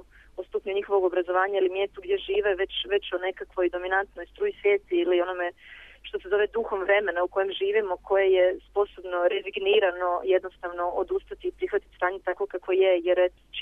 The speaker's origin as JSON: {"language": "Croatian", "town": "Zadar", "region": "Zadar County", "country": "Croatia", "tie": "born or raised there", "said": "s obzirom da sam ja rodom iz Zadra"}